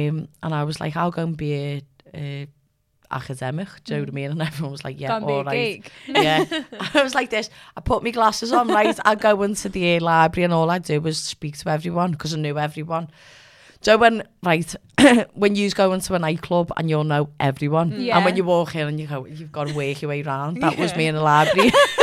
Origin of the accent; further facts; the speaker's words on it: Liverpool, North West England, United Kingdom; I grew up in Liverpool, won a national title.